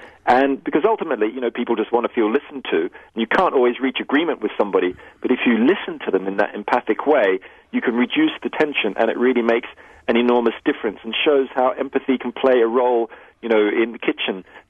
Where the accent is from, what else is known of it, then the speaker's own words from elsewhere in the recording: Sydney, New South Wales, Australia; I grew up in Australia, in Sydney, Australia, and when I was 10, my mother died of breast cancer.